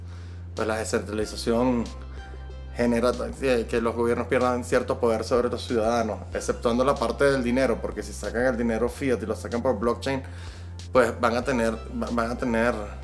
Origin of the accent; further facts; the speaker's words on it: Venezuela; moved away as an adult; also born or lived in Spain; yo soy venezolano, estaba viviendo en España hasta hace unos meses. Estoy pensando en venirme para acá a vivir a la Ciudad de México.